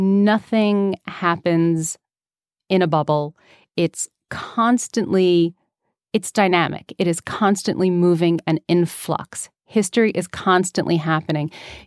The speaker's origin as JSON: {"language": "English", "town": "New York City", "region": "New York", "country": "United States", "tie": "born or raised there"}